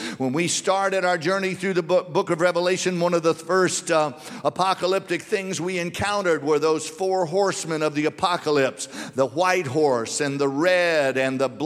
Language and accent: English; Louisiana, United States; now in Birmingham, United States; If you're from flatland like we are, we're originally from Louisiana, a good-sized hill looks like a mountain.